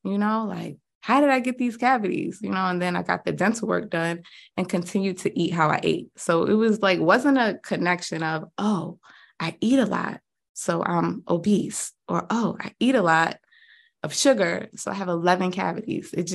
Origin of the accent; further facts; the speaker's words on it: New York City, New York, United States; I grew up in New York City. Like I said, I was always a big girl, right? Everything was about my snacks growing up.